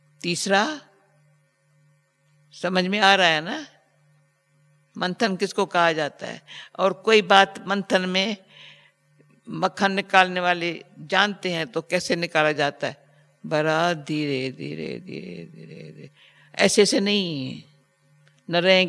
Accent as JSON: {"language": "Hindi", "region": "Gujarat", "country": "India", "said": "हम गुजराती लोग छाछ पीते हैं ना खाने के साथ साथ"}